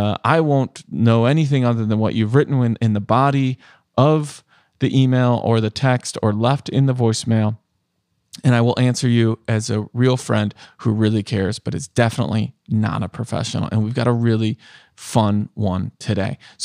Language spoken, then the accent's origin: English; Rochelle, Illinois, United States; I want to open a bar in my hometown in Rochelle and call it the Tattler.